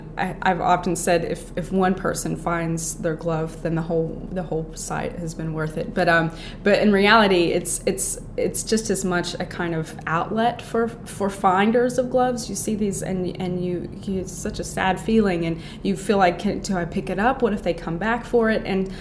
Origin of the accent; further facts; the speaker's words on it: Dallas, Texas, United States; I am actually from Dallas, which is maybe part of my interest in gloves. We don't have to wear them quite so much down there.